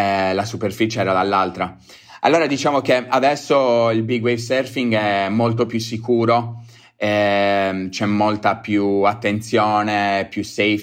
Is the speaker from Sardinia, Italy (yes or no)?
yes; Capitana, Sardinia, Italy; siamo cresciuti qua a Capitana, qua in Sardegna, da piccolini avevamo queste discese sotto casa